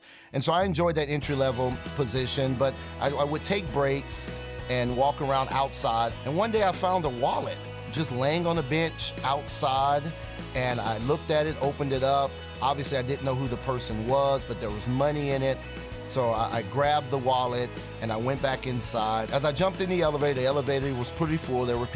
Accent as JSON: {"language": "English", "town": "Charlotte", "region": "North Carolina", "country": "United States", "also_born_or_lived": "California", "said": "I'm from Charlotte, North Carolina."}